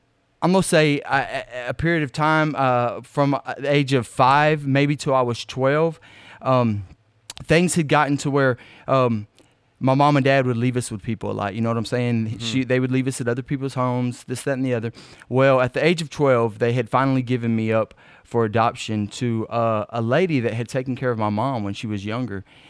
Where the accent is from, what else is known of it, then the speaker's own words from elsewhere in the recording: Houston, Texas, United States; also born or lived in Groesbeck, United States; Well, like I said, I was born and raised in Houston. When I got adopted, I moved to Waco, Texas, which is...